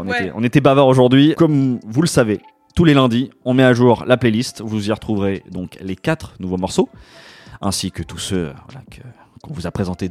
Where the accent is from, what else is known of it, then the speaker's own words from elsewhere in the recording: France; now in Paris, France; je pense que je suis un petit Français tu vois, qui vit à Paris